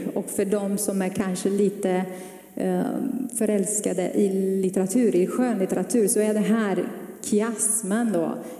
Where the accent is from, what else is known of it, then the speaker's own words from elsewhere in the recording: Romania; now in Sweden; sedan 23 år tillbaka när jag kom till Sverige. Och som barn växte jag upp i en baptistförsamling i Rumänien.